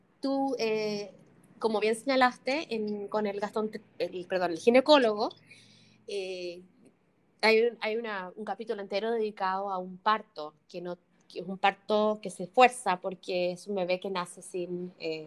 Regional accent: Chile; Porque somos chilenas y en Chile

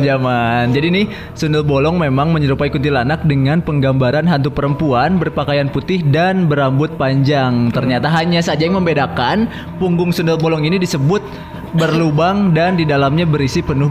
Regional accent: West Java, Indonesia; Kita sebagai orang Jawa Barat belum pernah kan?

